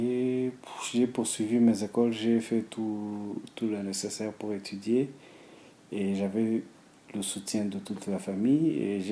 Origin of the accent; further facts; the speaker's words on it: Rwanda; Je viens du Rwanda.